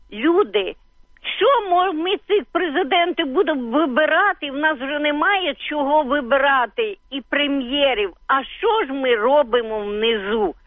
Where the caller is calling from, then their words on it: Kyiv, Ukraine; я з Києва.